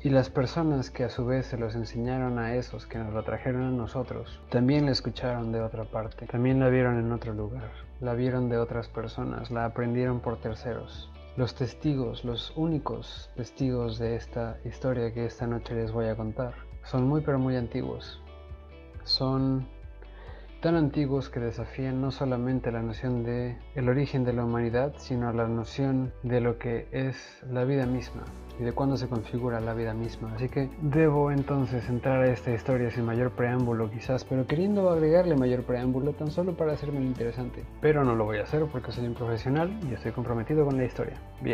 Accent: Mexico; fui criado, desde que me iniciaron en eso del catolicismo como buen mexicano.

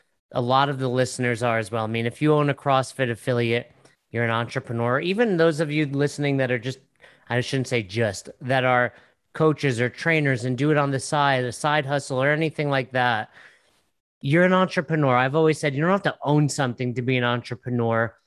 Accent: Northeast, United States; Oh, nice. I'm from the Northeast.

